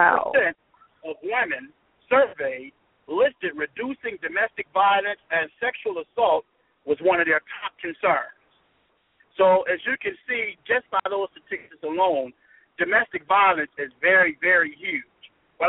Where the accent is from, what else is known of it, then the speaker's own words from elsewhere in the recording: North Lawndale, Illinois, United States; And I am from North Lawndale, born and raised. I still live in North Lawndale.